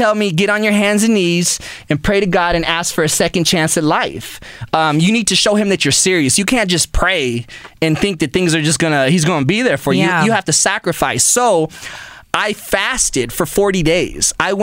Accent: Pasadena, United States; I grew up in Pasadena, so I was cool with all the brothers.

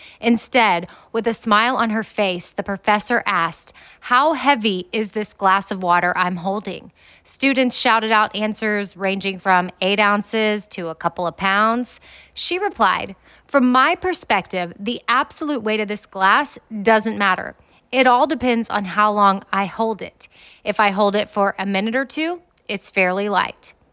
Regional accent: Austin, Texas, United States; So anyway, they moved to Texas or back to Austin. My dad brought my mom, who was born and raised in Alabama, to Texas and made her a Texas girl in 1976.

